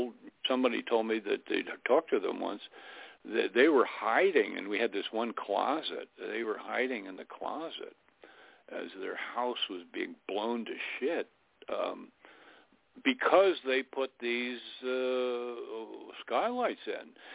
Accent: Florida, United States; I'm about to make a trip to back to where I was raised in South Dade County, Florida.

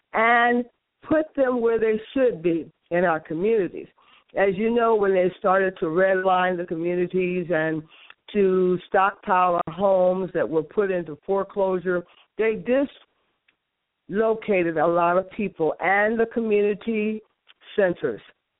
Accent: Indiana, United States; That is the reason why I'm back here in the state of Indiana, my hometown.

